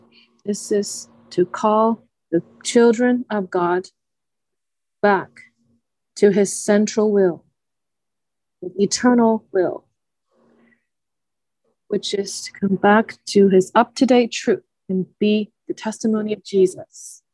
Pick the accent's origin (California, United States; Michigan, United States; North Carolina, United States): California, United States; Berkeley; I am from Berkeley, California.